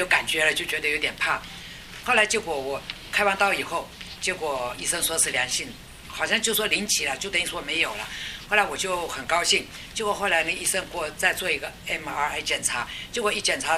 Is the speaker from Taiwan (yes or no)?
yes; Taiwan; 因为我们台湾那边哈都是做那个没有做无痛